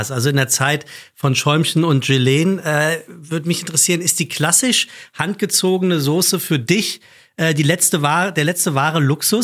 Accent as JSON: {"language": "German", "town": "Frankfurt", "region": "Hesse", "country": "Germany", "said": "Bei uns in Frankfurt sagt man Dummschwätzer."}